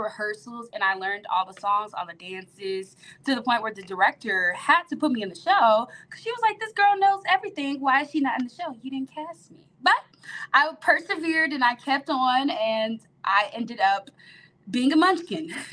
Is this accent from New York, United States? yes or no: no; Conyers, Georgia, United States; So I grew up in Conyers. I went to Heritage High School Academy Performing and Visual Arts, graduated in 2019. I've spent my whole adolescent years in Conyers.